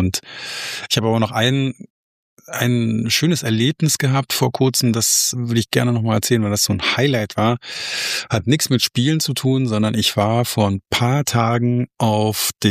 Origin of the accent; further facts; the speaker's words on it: Berlin, Germany; Freund und ich, wir kommen ja beide aus Berlin